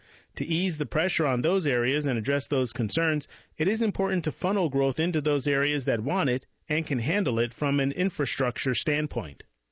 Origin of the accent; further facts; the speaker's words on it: Atlanta, Georgia, United States; I grew up in Atlanta, which is a wonderful city with a distinct culture and a tremendous amount of diversity